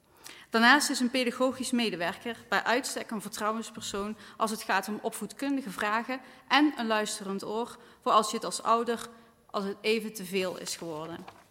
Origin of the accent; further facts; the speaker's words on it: Deurne, North Brabant, Netherlands; Zo'n 36 jaar geleden ben ik geboren in Deurne als oudste van 3 kinderen. Ik ben opgegroeid in de Zeilberg, waar ik nog steeds met veel plezier woon, met inmiddels een man en 2 kinderen. Ik kom uit een warm nest met 2 hardwerkende ouders.